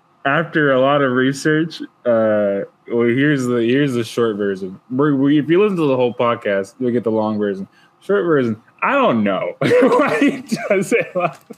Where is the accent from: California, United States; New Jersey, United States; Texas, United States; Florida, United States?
California, United States; No, this was like when I grew up in California.